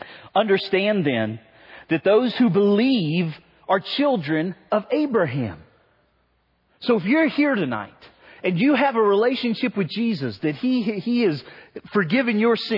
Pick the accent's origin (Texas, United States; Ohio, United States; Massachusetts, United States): Ohio, United States; Cincinnati; from Cincinnati, right?